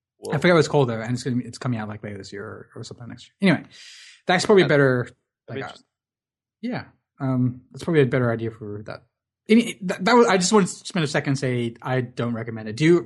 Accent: Australia; But geez, it's as an Australian, fucking, oh my god, Hugh Jackman's performance was so cringeworthy.

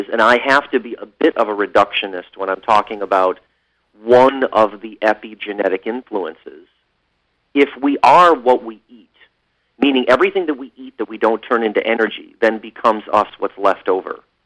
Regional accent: Chicago, Illinois, United States; they know I'm from Chicago, which has had a couple of, among other distinctions, has been considered at different times one of, if not the murder capital of America.

